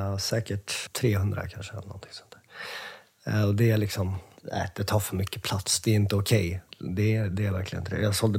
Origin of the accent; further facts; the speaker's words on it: Uppsala, Uppsala County, Sweden; Vi är uppväxt i Uppsala, och där fanns det ju liksom inget